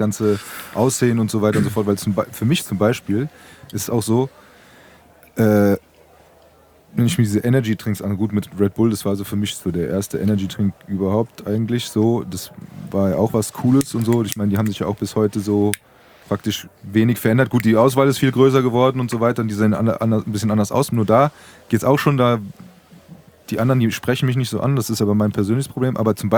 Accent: Frankfurt, Hesse, Germany; ich bin Frankfurter Bub, ich trinke meinen Apfelwein, meinen Äppler.

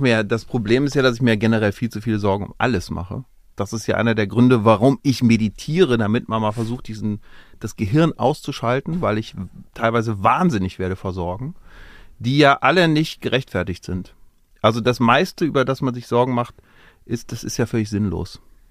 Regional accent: Cologne, North Rhine-Westphalia, Germany; Ich eigentlich ja nicht als Kölner.

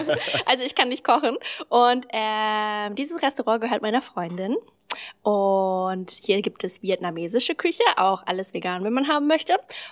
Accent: Berlin, Germany; Ich bin ja in meiner Kindheit zum Teil in Berlin groß geworden und zum Teil auf dem Dorf, wo nur so 4 Häuser standen gefühlt.

